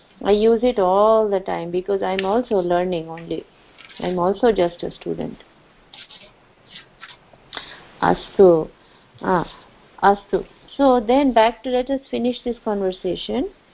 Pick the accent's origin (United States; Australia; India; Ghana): India; first language Hindi; English is a second language; Because I'm thinking in Hindi, is my mother tongue, so I'm thinking in Hindi